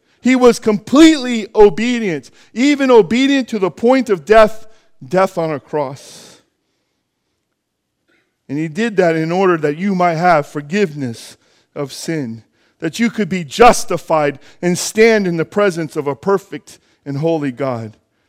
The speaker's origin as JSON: {"language": "English", "country": "United States", "said": "I know this because I'm an American and I live in my flesh"}